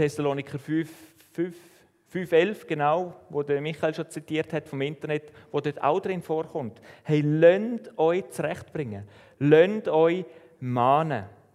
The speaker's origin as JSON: {"language": "German", "country": "Switzerland", "said": "Das ist so ein bisschen unser Empfinden als Schweizer."}